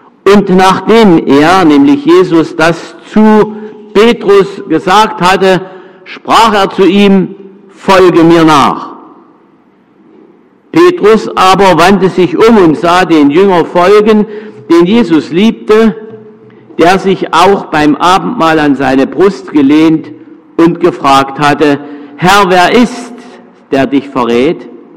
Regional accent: Thuringia, Germany; Bei uns in Thüringen ist das alles ein bisschen lockerer. Ich muss mich erstmal hier in Franken oder Bayern dran gewöhnen, dass das hier ein bisschen anders ist.

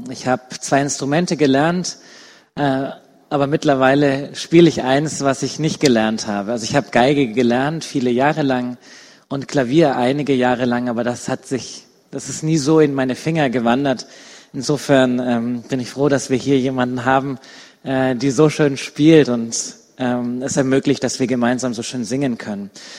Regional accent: Nuremberg, Bavaria, Germany; born there; Ich bin geboren in Nürnberg.

